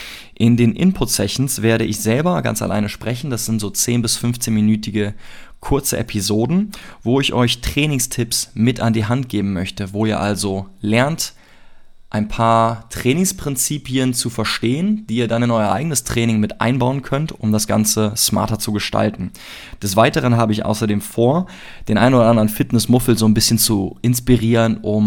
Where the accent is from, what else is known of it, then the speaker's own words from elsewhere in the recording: Cologne, North Rhine-Westphalia, Germany; ich komme aus Köln.